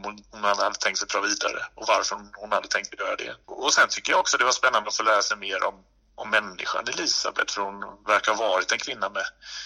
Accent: Gothenburg, Västra Götaland County, Sweden; Jag var ju själv väldigt nyfiken som göteborgare. Jag är ju född i Göteborg

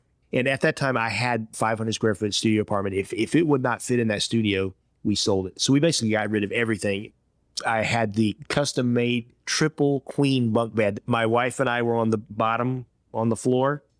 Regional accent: Georgia, United States; My first job as a 15-year-old kid growing up in Georgia, I worked in a Chinese restaurant.

